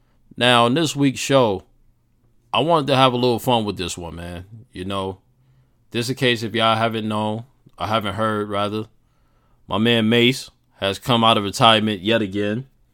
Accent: Jamaica, Queens, New York, United States

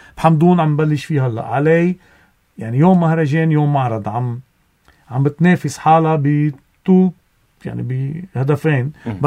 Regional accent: Dweir el-Rumman, Lebanon; بضيعتنا يلي هي ضيعة صغيرة دوير الرمان

